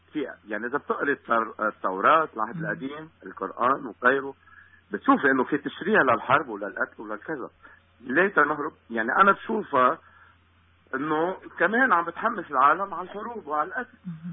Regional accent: Lebanon; أنا لبناني، عشت الحرب كلها.

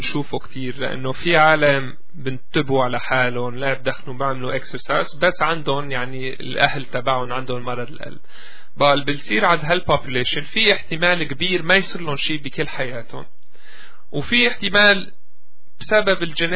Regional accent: Canada; أنا كبرت هون بكندا، بس دايما بقول باب حياتي جينيتيكلي ماني معمول لعيش هون.

